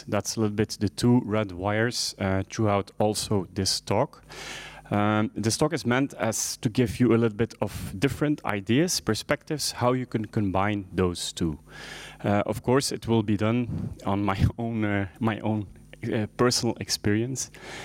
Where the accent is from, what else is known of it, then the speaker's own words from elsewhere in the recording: Ghent, Flanders, Belgium; English is a second language; So I come from Belgium and I live in Ghent.